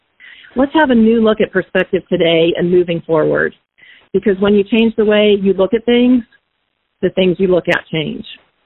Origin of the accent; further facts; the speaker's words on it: Marion, Ohio, United States; A lesser-known groundhog in my hometown of Marion, Ohio, is named Buckeye Chuck.